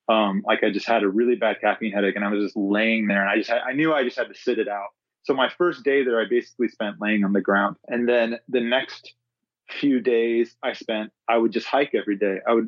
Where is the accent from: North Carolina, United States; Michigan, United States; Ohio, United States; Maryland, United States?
North Carolina, United States; I grew up in, like I said earlier, I grew up in North Carolina. So I grew up doing a lot of camping and hiking